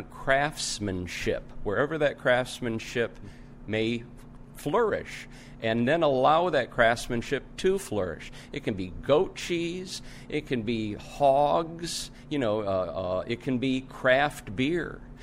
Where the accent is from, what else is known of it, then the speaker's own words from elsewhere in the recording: Michigan, United States; moved away as an adult; I'm a kid from Michigan that grew up on a farm. I moved to Florida in 1976.